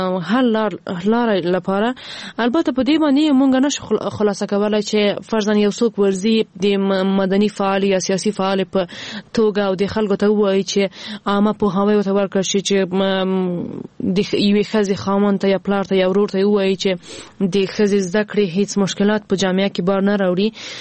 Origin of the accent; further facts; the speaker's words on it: Ghazni, Afghanistan; ما په خپل ولایت کې چې زه هم د غزنی یم